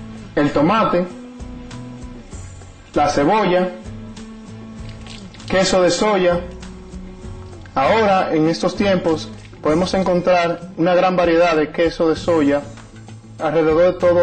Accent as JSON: {"language": "Spanish", "country": "Dominican Republic", "said": "y vengo de la República Dominicana"}